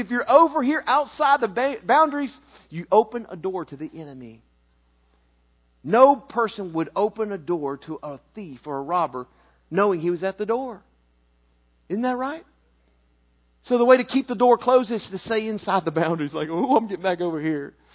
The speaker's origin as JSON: {"language": "English", "country": "Mexico", "tie": "born or raised there", "said": "And so I grew up in Mexico, like I know good food."}